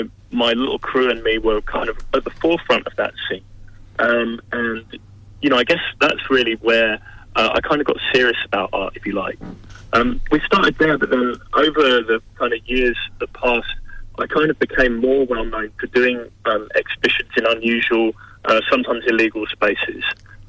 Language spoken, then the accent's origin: English; London, United Kingdom; as a teenager growing up in West London, where I was from